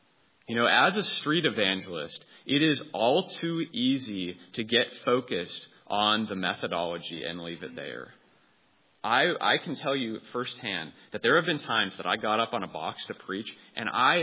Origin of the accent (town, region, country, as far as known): Seattle, Washington, United States